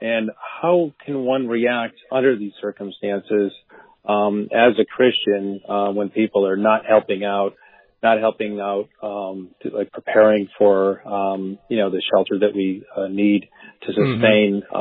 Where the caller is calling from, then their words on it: Connecticut, United States; I'm calling from Connecticut, and as you know, we're going through the coronavirus.